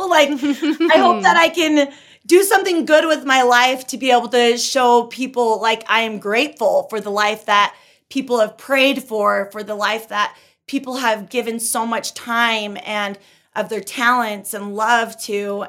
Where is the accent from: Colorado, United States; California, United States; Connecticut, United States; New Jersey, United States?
California, United States; now in Utah, United States; I'm originally from California, but got I live it. In Utah now.